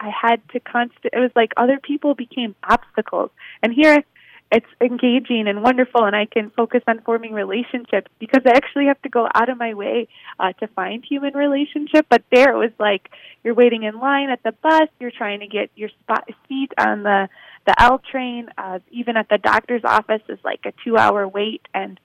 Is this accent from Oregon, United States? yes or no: no; Chicago, Illinois, United States; I came from Chicago.